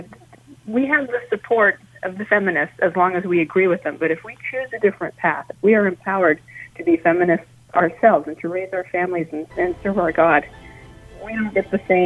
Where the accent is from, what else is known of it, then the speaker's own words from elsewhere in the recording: Alberta, Canada; now in United States; I'm an immigrant to this country. I'm from Canada, and I'm originally from Alberta. I'm a millennial